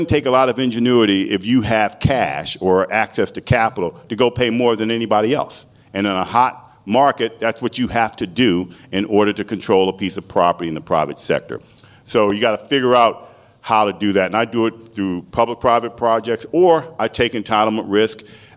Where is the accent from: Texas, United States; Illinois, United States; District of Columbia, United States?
District of Columbia, United States; Washington; and Washington, D.C. is my hometown.